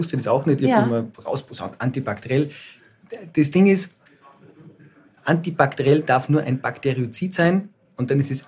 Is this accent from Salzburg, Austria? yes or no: yes; Salzburg, Austria; now in Vienna, Austria; ich bin ja aus Salzburg und wir sitzen hier in Wien.